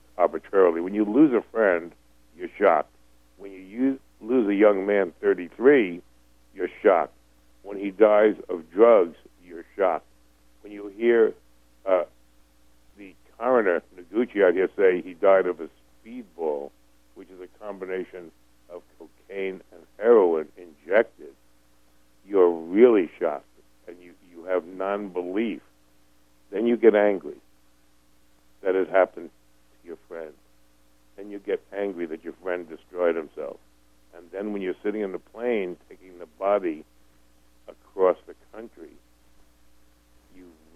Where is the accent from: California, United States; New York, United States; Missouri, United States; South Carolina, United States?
New York, United States; born there; he knew I knew the buildings in New York because I was born in New York with the gargoyles and everything.